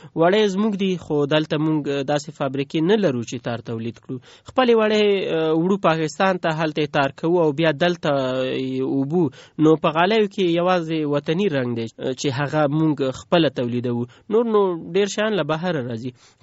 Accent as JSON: {"language": "Pashto", "region": "Faryab", "country": "Afghanistan", "said": "زه د فاریاب اوسیدونکی یم."}